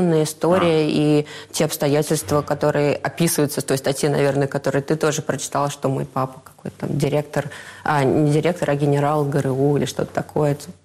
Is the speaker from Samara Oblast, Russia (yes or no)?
no; Moscow, Russia; Я из Москвы. Я родилась и выросла в Москве и закончила Плехановскую академию международных отношений.